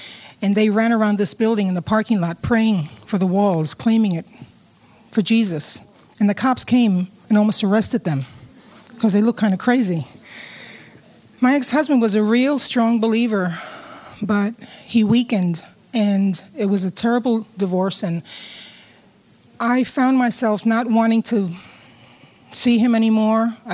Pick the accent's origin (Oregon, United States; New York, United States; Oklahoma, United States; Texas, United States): New York, United States; New York City; moved away; When I came from New York City to California, we joined Hope Chapel.